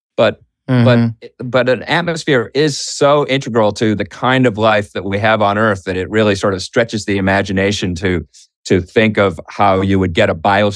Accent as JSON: {"language": "English", "town": "Boston", "region": "Massachusetts", "country": "United States", "tie": "born or raised there", "said": "Well, first of all, Boston, my hometown."}